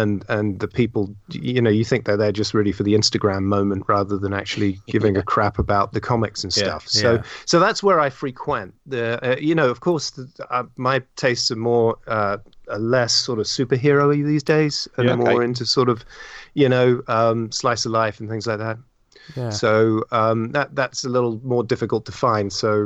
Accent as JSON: {"language": "English", "region": "South East England", "country": "United Kingdom", "tie": "born or raised there", "said": "when I was back in the UK, I was born and brought up in Oxfordshire."}